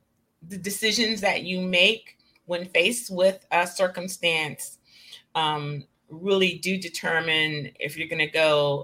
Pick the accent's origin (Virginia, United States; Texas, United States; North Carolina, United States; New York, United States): Virginia, United States; Gainesville; I am from a little town in Virginia called Gainesville. Mm-hmm. And so that's in the northern part of Virginia, about 20 miles north of Washington, D.C.